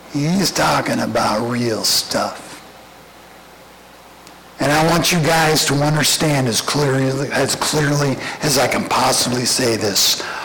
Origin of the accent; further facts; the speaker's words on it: Scotland, United Kingdom; I'm Scottish. I didn't.